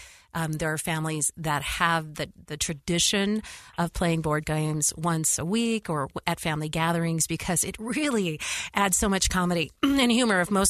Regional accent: West Coast, United States; I'm from the West Coast.

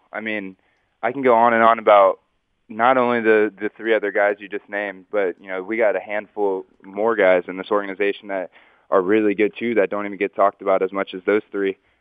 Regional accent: Tampa, Florida, United States; I grew up in Tampa, so I was a Rays fan growing up

